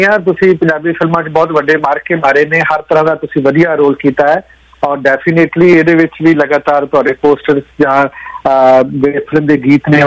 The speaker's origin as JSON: {"language": "Punjabi", "region": "Punjab", "country": "India", "said": "ਮੈਂ ਵੀ ਇੱਕ ਪੰਜਾਬੀ ਹਾਂ"}